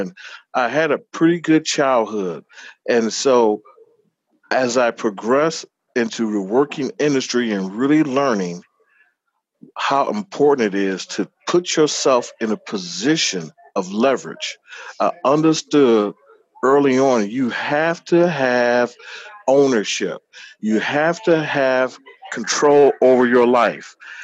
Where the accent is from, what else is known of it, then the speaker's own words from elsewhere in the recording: Detroit, Michigan, United States; I am a product of Detroit, Michigan.